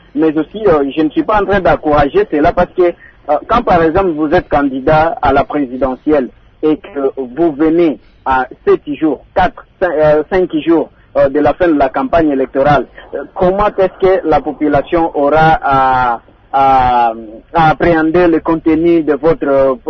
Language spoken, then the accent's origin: French; Kindu, Maniema, DR Congo; Chez moi, à Kindu, par exemple, au Maniema